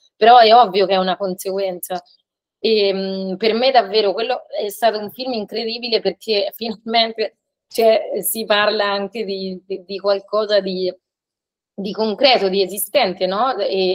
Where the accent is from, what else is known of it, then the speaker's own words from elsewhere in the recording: Marche, Italy; Io poi sono delle Marche, non sono del Nord Italia e mi sembra di capire neanche voi dall'accento.